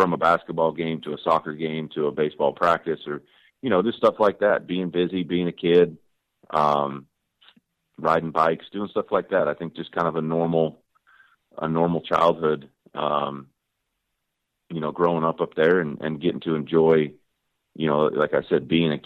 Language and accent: English; Pacific Northwest, United States; I grew up, like you said, I grew up in the Northwest.